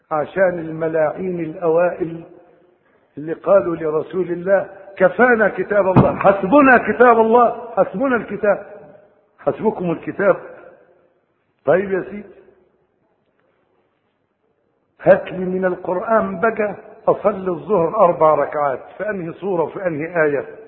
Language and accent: Arabic; Egypt; احنا عندنا في مصر القارئ يقرأ من الضوضاء اللي حواليه